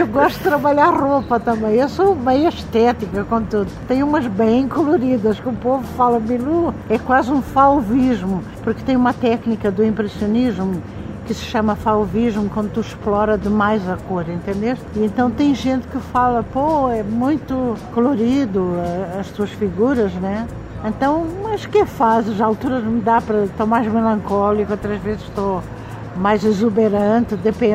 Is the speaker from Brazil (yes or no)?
no; Mozambique; also born or lived in Portugal; now in Denmark; eu sou do Moçambique, sim, África. Meus pais eram portugueses. Aí quando foi da descolonização, nós tivemos que sair de Moçambique. Fomos para Portugal